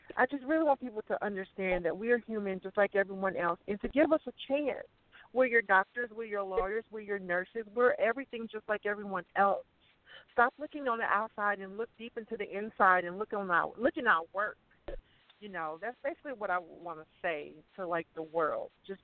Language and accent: English; Mississippi, United States; I just want to bring back more positive resources, because along with acting, I want to learn how to write and produce and come back to Mississippi and show other trans folks' stories.